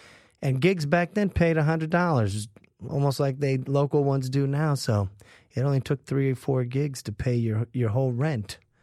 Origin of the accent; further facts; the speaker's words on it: Los Angeles, California, United States; also born or lived in New York; Yeah, I was born in New York, but I think I left within a few days because I was just born here in passing, and then went right to Los Angeles.